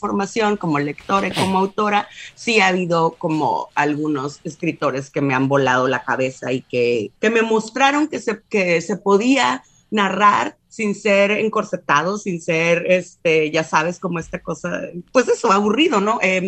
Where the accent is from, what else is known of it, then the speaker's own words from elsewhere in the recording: Mexicali, Baja California, Mexico; also born or lived in Tijuana; porque en mi pueblo no hay, acá en Mexicali no hay Facultad de Letras.